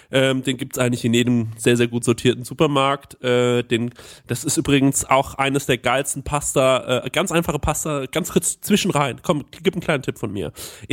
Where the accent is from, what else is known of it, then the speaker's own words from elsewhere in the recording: Germany; Aber ich bin Deutscher und ich liebe Pecorino oder Parmigiano.